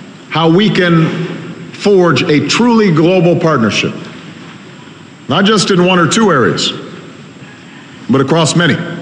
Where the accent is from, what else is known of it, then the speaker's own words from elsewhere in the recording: Chicago, Illinois, United States; a visitor to my hometown of Chicago more than a century ago